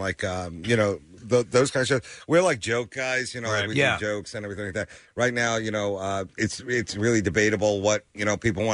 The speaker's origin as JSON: {"language": "English", "town": "Long Island", "region": "New York", "country": "United States", "said": "Oh, well, I played Governor's. I'm from Long Island."}